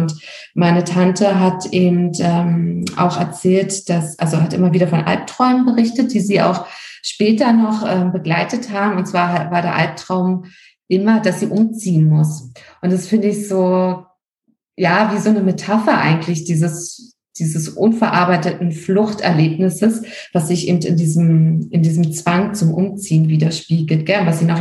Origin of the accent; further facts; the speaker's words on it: Berlin, Germany; moved away as an adult; now in Munich, Germany; ich bin in Berlin geboren, ich bin dort auch aufgewachsen und mit 21 nach München gezogen.